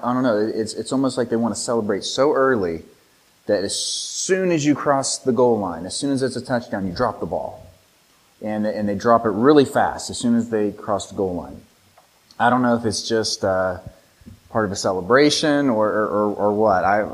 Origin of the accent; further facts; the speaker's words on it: West Virginia, United States; I'm from West Virginia originally, so I'm a West Virginia Mountaineers fan.